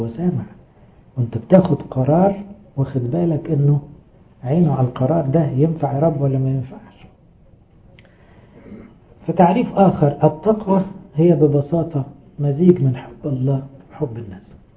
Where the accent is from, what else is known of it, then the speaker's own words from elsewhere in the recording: Egypt; وما زالت الكلمة دي مستخدمة في كلامنا لغاية دلوقتي كمصريين